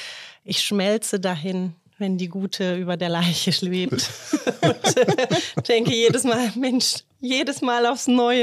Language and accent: German; Baden-Württemberg, Germany; now in Osnabrück, Germany; warum ich nach Osnabrück gekommen bin, aus dem Schwarzwald.